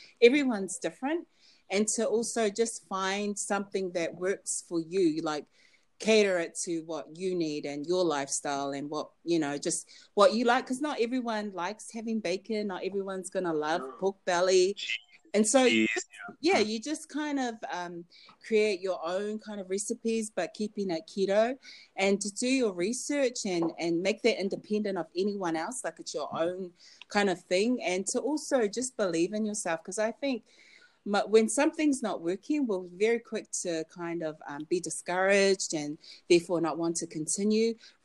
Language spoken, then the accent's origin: English; Auckland, New Zealand; I grew up in Auckland, New Zealand, and I think I just want to say that it's a really good country to come to visit.